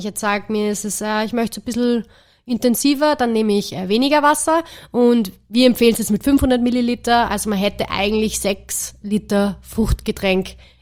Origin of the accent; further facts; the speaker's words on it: Salzburg, Austria; wir haben in Salzburg einen Store im Europark, so in meiner Heimatstadt